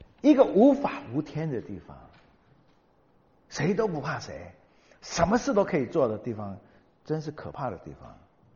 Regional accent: China; 我们中国人都这样的，都是勉强人的。哎，中国人不讲人权的。

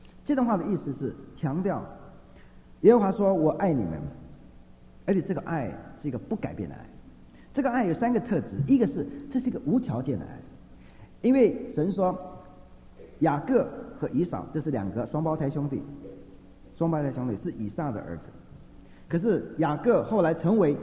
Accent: China

